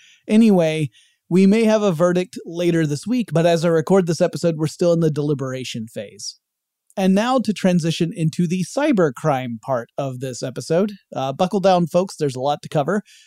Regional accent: Georgia, United States; the states that topped that list were Nevada again, Delaware, Florida, Maryland, and my home state of Georgia.

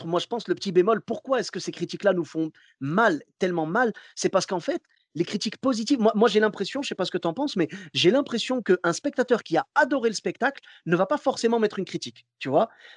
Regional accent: Morocco; Ah, écoute, je suis marocain jusqu'au bout.

